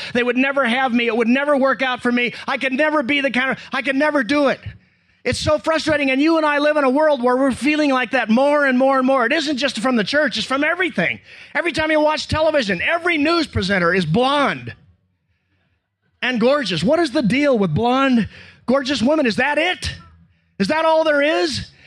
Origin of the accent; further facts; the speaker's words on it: United States; I guess that's because I'm American and maybe Americans are like this